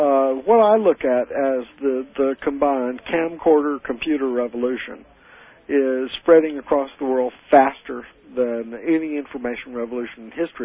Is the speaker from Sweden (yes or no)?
no; North Carolina, United States; although I'm from North Carolina, there got to be some Missouri genes in me somewhere.